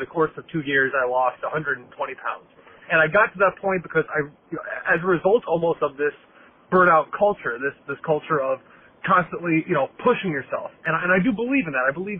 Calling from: Milwaukee, Wisconsin, United States; I'm a caller from Milwaukee.

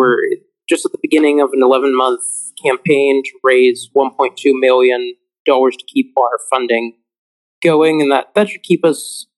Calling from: New Westminster, British Columbia, Canada; So I'm broadcasting from New Westminster, British Columbia, but based out of Bowen Island, British Columbia.

